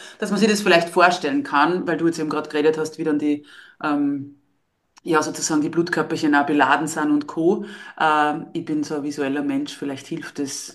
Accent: Lower Austria, Austria; wie man so schön bei uns in Niederösterreich sagt

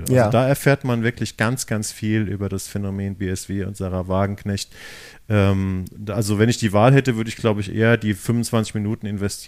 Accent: Hesse, Germany; Ich bin ja aus der Gegend

